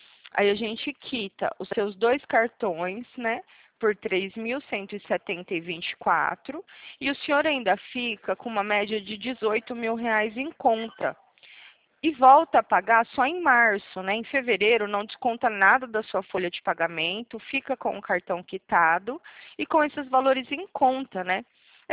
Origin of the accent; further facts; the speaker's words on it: Presidente Prudente, São Paulo, Brazil; Eu sou daqui de Prudente.